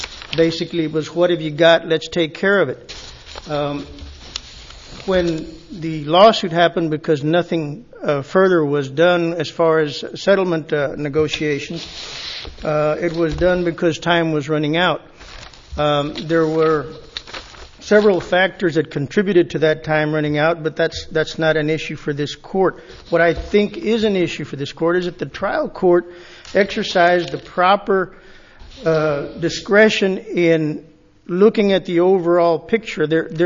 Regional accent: Edinburg, Texas, United States; I am from Edinburgh, Texas.

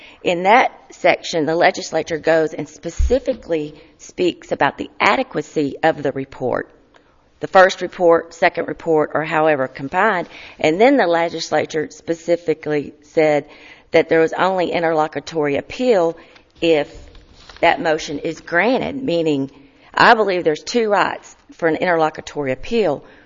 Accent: Mexia, Texas, United States; I'm an attorney from Mejia, Texas

